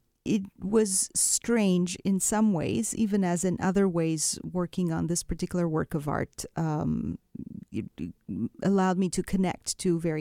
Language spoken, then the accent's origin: English; Beirut, Beirut Governorate, Lebanon; When I was growing up in Beirut